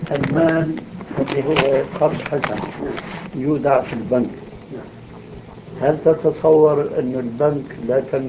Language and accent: Arabic; Syria; يعني كما يقال في بعض الأمثال عندنا في سوريا